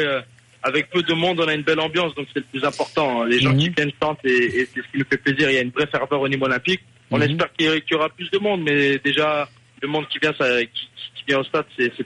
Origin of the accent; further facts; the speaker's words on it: France; Je suis français et j'ai encore 21 ans.